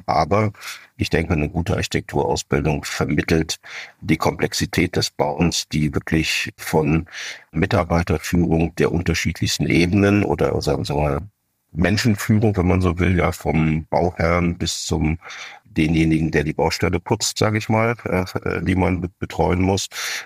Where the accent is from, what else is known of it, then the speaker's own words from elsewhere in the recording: East Germany, Germany; weil ich bin im Osten in der DDR groß geworden und bin in, ja, ich würde mal sagen, relativ privilegierten Verhältnissen da aufgewachsen.